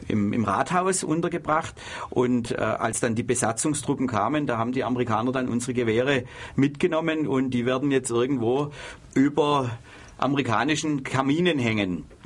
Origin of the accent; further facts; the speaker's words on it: Crailsheim, Baden-Württemberg, Germany; Also 1957 fand eines der ersten Landestreffen der Bürgerwehren Württemberg-Hohenzollern bei uns in Crailsheim statt.